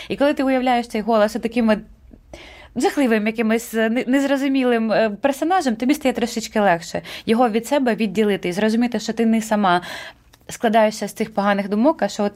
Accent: Galicia, Ukraine; moved away; я із Галичини переїхала

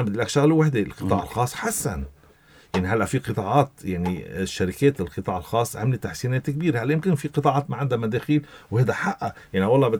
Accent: Lebanon; نحن كلبنانيين

